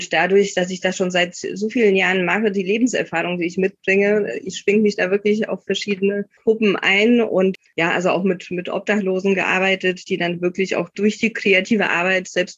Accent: Silesian Voivodeship, Poland; Also ich komme aus Oberschlesien, aus Polen und dort habe ich wirklich schon als Kleinkind immer gezeichnet.

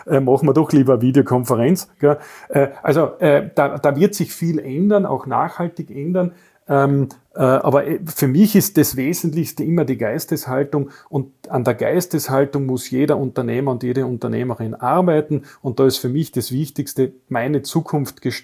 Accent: Carinthia, Austria; ich komme aus Oberkärnten und eigentlich eher eine verschlafene Region, die jetzt am Innovationsradar nicht allzu hoch angesiedelt ist, möchte man meinen.

